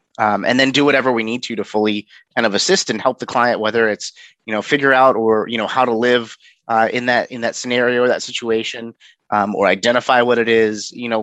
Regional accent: New Jersey, United States; born there; also born or lived in Philadelphia; now in Virginia, United States; I was born in Jersey, lived outside of Philadelphia for a little while, and then moved down here with my family when I was younger.

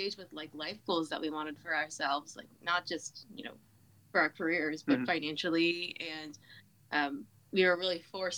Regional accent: Virginia, United States; So I'm from Virginia. I was raised in Central Virginia. And I lived all over the state.

